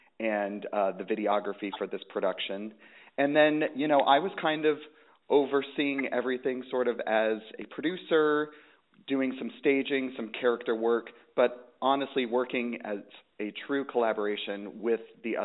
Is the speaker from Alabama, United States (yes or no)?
no; Arizona, United States; fed to children like me when growing up in Arizona.